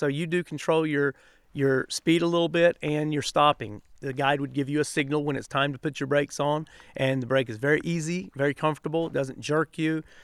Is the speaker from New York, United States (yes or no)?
no; North Carolina, United States; Since we're from North Carolina, the best state in the world for rhododendron